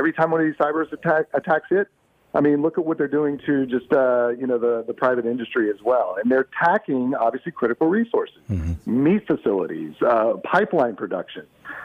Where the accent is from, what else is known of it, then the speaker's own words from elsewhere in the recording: United States; I think, as an American, I'm really worried.